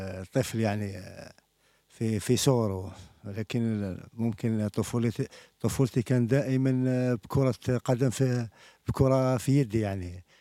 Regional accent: Algiers, Algiers Province, Algeria; أنا من مواليد جزائر الوسطى، يعني عشت في ميسونيا للحي الأول، ولكن في سوريكال صغري وكبري وترعرحت في هذا الحي سوريكال، الحي الشعبي

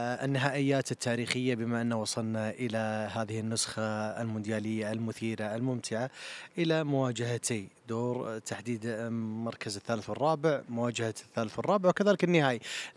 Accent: Qatar; كعرب، كخليجيين، كقطريين.

